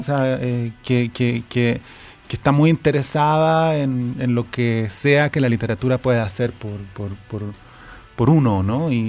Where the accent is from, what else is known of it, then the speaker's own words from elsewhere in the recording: Chile; soy chileno, tengo sí. esa todavía.